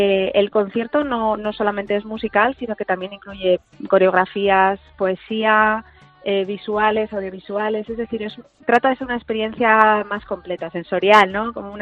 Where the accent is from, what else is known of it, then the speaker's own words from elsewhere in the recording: Madrid, Community of Madrid, Spain; now in Toledo, Spain; Yo soy de Madrid, pero me siento toledana desde hace muchos, muchos años, porque siempre lo digo, Toledo me acogió cuando vine aquí por primera vez